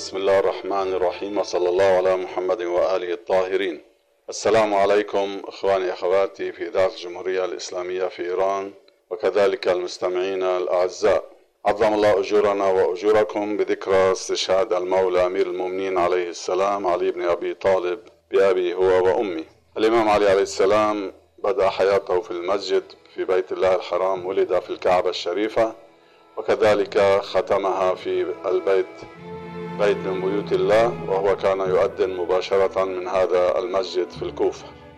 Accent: Lebanon; والمقاومة عندنا في لبنان

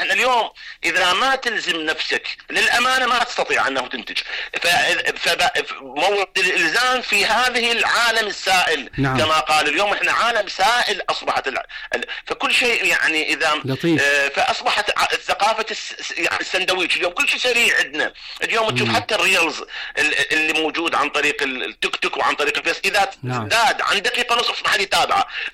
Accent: Iraq; مسابقة حدثت عندنا بالعراق

